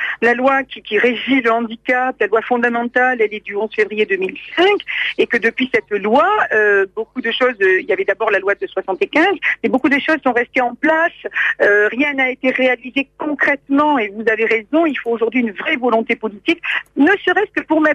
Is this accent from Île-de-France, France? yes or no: no; Marseille, Provence-Alpes-Côte d'Azur, France; Je suis marseillaise et je reste quelqu'un de terrain.